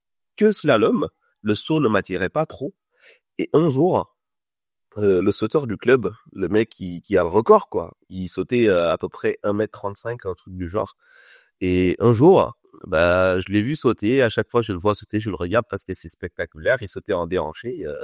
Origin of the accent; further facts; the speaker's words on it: Dakar, Senegal; moi, je suis né à Dakar. J'ai grandi là-bas. J'ai pas beaucoup bougé de Dakar pour aller dans les régions et tout ça.